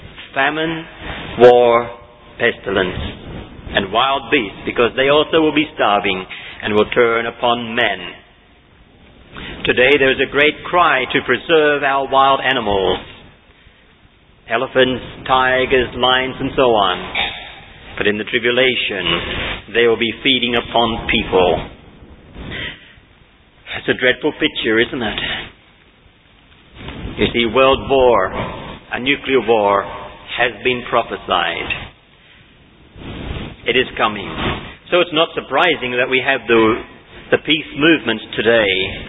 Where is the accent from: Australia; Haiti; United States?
Australia; And I am Australian. And my grandparents were all Australian.